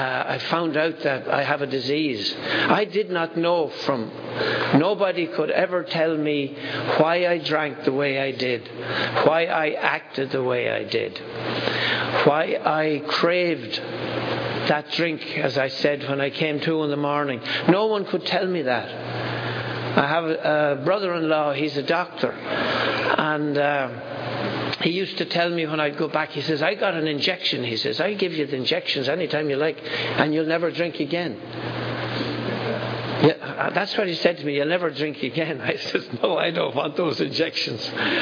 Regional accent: Ireland; growing up in Ireland, into the 60s, it was rock and roll and devil music and all that good stuff

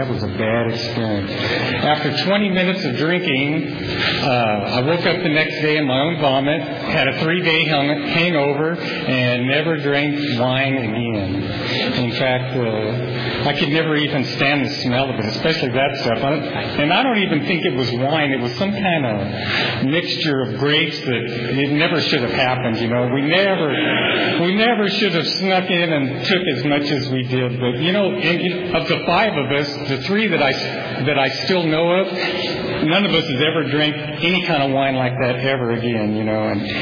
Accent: Visalia, California, United States; I grew up in Visalia. I went to Redwood High School. My dad worked for the city of Visalia in parks and recreation

